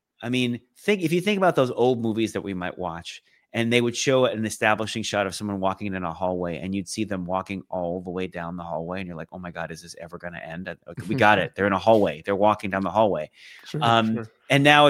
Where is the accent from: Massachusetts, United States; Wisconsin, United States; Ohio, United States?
Massachusetts, United States; Boston; you know, I'm from Boston and we say certain things